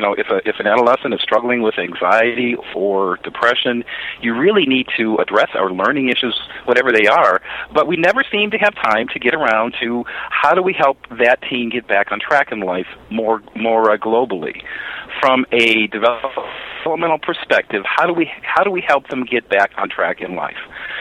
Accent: Chicago, Illinois, United States; You know, I'm actually originally from Chicago

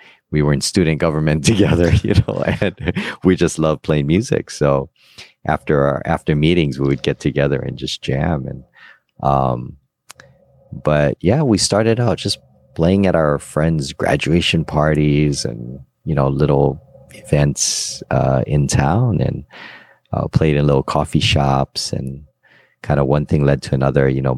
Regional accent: Hawaii, United States; I'm so grateful, you know, that I was born and raised in Hawaii, because the ukulele was my passion.

